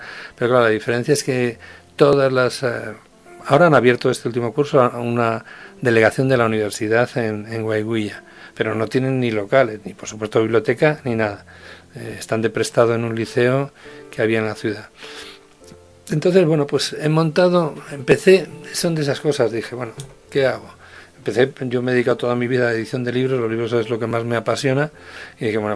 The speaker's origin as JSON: {"language": "Spanish", "country": "Spain", "said": "yo soy español"}